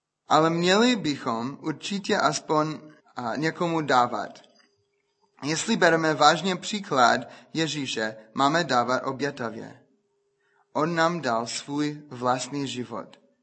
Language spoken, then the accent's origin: Czech; United States; Czech is a second language; protože víte, že jsem Američan